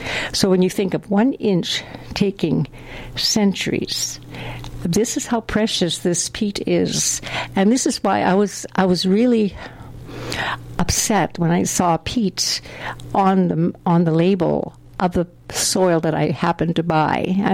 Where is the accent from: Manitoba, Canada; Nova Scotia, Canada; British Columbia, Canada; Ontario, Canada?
Manitoba, Canada; Fisher Branch; I know in the town, in the area of Fisher Branch, where I grew up in the Interlake area, there was a lot of peatland